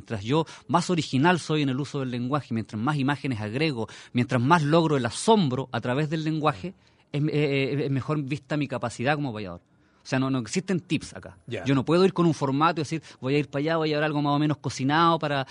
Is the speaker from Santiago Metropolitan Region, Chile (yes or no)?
yes; Santiago, Santiago Metropolitan Region, Chile; now in Casablanca, Chile; Sí, yo soy de Santiago, por ahí he recorrido algunos lugares.